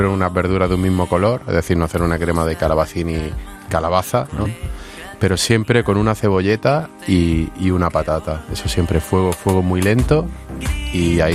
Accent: Granada, Andalusia, Spain; yo soy de Granada

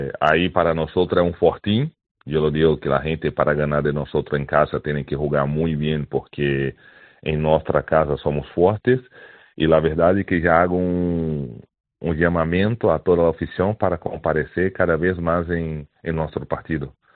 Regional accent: Canary Islands, Spain; nosotros como Canario, y que somos aquí de la isla

